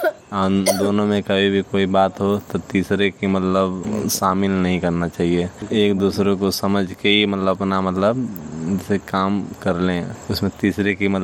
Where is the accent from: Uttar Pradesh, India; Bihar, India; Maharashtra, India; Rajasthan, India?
Uttar Pradesh, India; Ghazipur; गाजीपुर जिले के रहने वाले हैं। हमारा पिन कोड 2752 है। उम्र हमारी 27 साल है।